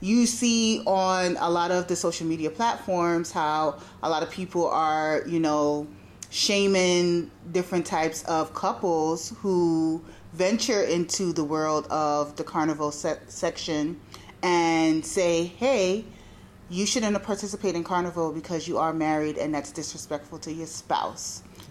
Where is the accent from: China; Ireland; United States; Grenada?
Grenada; And, you know, I grew up in Grenada, so I saw a lot of the political mindset behind it